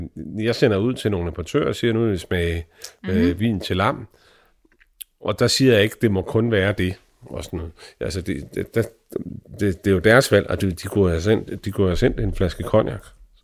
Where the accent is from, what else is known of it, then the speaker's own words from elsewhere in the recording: England, United Kingdom; Danish is a second language; jeg er nødt til at sige, som englænder